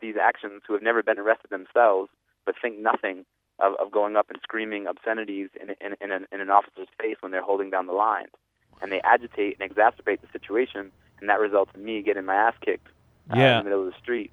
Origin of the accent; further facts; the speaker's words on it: Providence, Rhode Island, United States; I'm from Providence, Rhode Island.